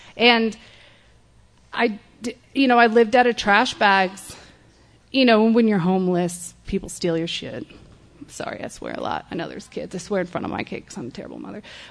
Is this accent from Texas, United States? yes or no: yes; Austin, Texas, United States; So I'm from South Austin.